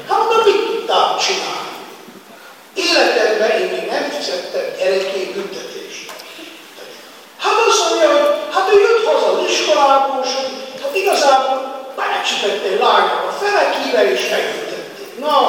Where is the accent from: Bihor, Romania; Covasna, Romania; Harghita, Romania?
Harghita, Romania; Miercurea Ciuc; én a Csíkszeredából vagyok a hegyek közül